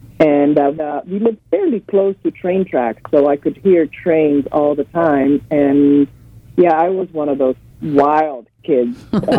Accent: Slovenia; now in United States; And where I grew up was in the Julian and Karavankan Alps, right on Austrian-Italian border. Lots of lakes, lots of rivers, and also very close to the Adriatic coast.

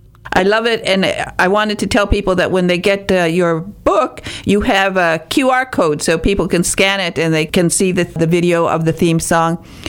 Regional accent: Detroit, Michigan, United States; I grew up in Detroit and I feel the same way.

